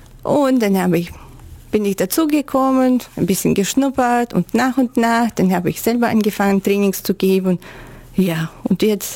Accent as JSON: {"language": "German", "country": "Kazakhstan", "second_language": "German", "lives_now": "Ulm, Germany", "said": "also ich komme aus Kasachstan, das hört man ja auch, dass ich nicht hier geboren bin."}